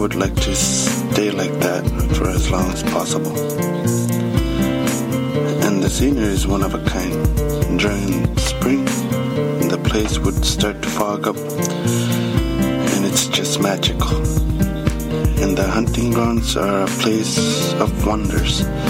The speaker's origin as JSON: {"language": "English", "town": "Arctic Bay", "region": "Nunavut", "country": "Canada", "tie": "born or raised there", "said": "this place my home, but most people call it amazing, quiet, calm, but mostly they call it Arctic Bay, my hometown."}